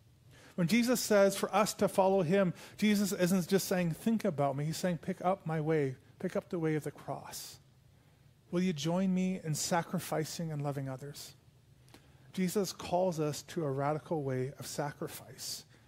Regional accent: Canada; You know, I know we're Anabaptists here and we're Canadian here

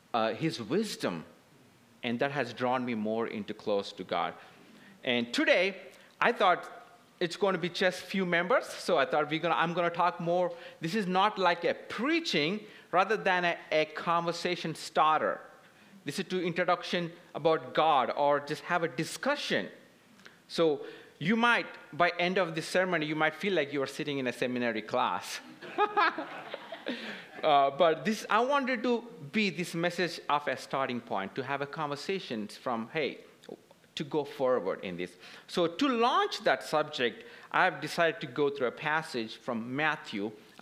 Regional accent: India; I grew up in Christian. I grew up in India.

